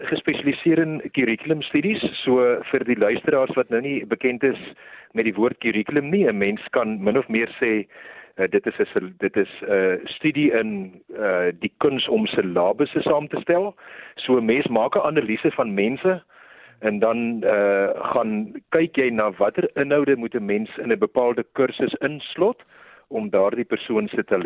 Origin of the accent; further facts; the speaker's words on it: Cape Town, Western Cape, South Africa; ek het hier in die Kaap groot geword. Ek is gebore in Kaapstad in 1962.